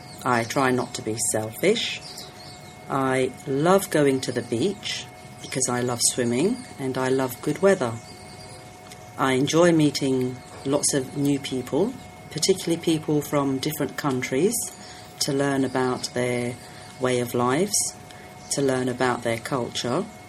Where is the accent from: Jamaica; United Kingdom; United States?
United Kingdom; London; accent: London; My accent is typical London because I was born and I grew up in London.